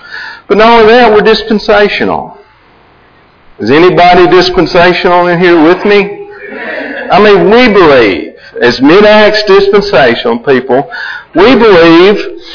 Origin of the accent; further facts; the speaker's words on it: Alabama, United States; But anyway, we're from East Central Alabama, over near Anniston, as Steve said.